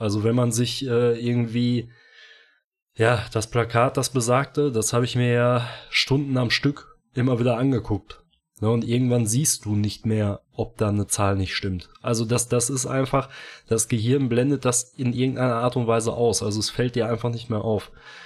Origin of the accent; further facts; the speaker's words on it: North Rhine-Westphalia, Germany; ist eine der größten Städte bei uns im Ruhrgebiet